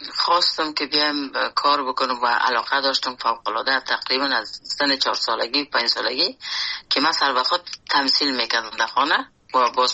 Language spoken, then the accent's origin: Persian; Afghanistan; born or raised there; moved away